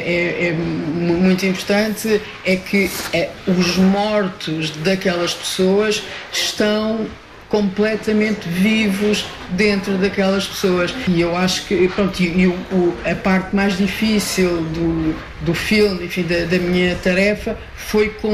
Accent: Lisbon, Portugal; Eu sou lisboeta

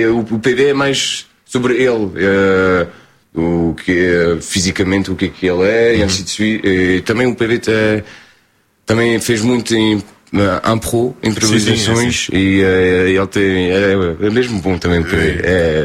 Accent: Portugal; now in France; eu sou português, sou orgulhoso.

